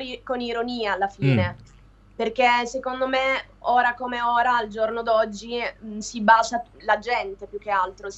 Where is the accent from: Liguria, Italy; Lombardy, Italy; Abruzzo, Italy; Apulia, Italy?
Apulia, Italy; essendo meridionale comunque sono pugliese.